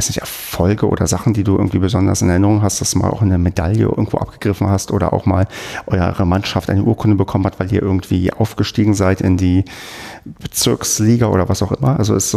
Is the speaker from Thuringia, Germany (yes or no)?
no; Brandenburg, Germany; ich bin ja in Brandenburg groß geworden